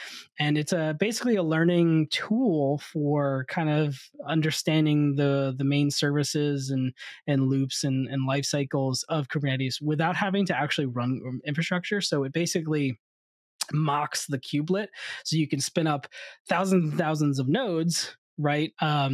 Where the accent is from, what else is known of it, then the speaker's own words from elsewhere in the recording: Boston, Massachusetts, United States; I know we always say we're from Boston, although I'm fibbing a little bit because I'm a little outside of Boston.